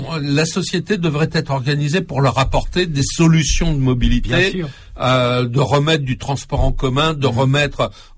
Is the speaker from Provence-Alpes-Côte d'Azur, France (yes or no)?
no; Paris, Île-de-France, France; Alors moi, je suis parisien, j'ai pas ce problème, mais moi, j'ai une maison de campagne